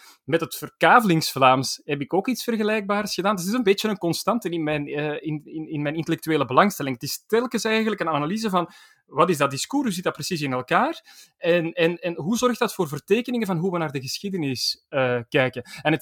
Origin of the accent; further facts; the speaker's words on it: Flanders, Belgium; heeft mij als Vlaming tegen wil en dank afgesloten van kennis van een bepaalde traditie